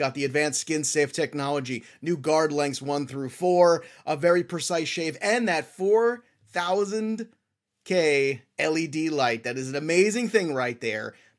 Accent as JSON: {"language": "English", "town": "Brooklyn", "region": "New York", "country": "United States", "tie": "born or raised there", "said": "I am. I was born in Brooklyn, first of all."}